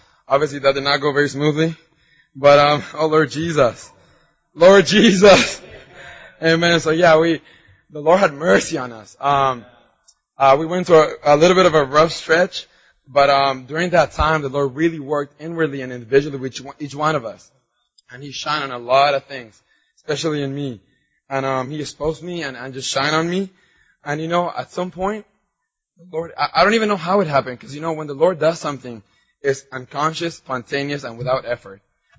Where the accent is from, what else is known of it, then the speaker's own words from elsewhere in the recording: Anaheim, California, United States; So I lived in Anaheim. I came from Anaheim as a young person